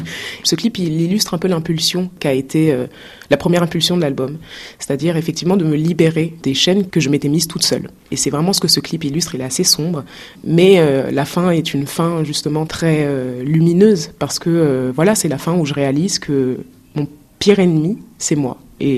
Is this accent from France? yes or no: no; Cameroon; en grandissant au Cameroun, j'avais un peu l'impression d'être coupée du monde.